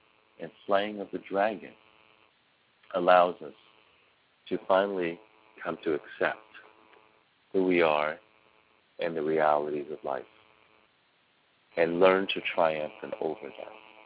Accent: China; now in United States; I grew up in China. Many of you grew up in the States or Europe or Africa or wherever you come from.

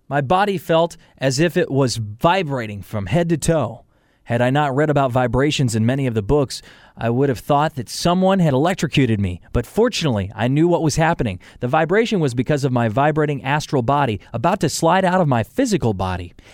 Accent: India; I'm from India.

